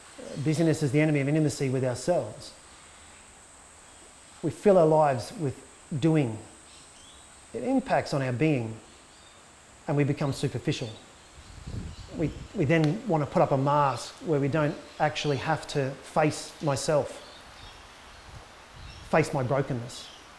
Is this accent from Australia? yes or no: yes; Australia; but I think generally as Aussie men, we're not very good at reflecting.